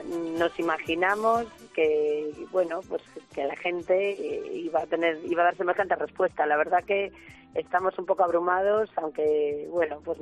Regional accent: Spain; aparte ya sabes cómo somos los españoles

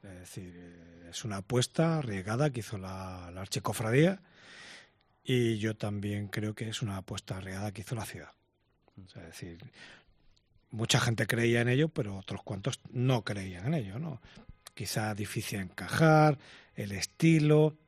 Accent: Jaén, Andalusia, Spain; Tú sabes que yo soy de Jaén, ¿no?

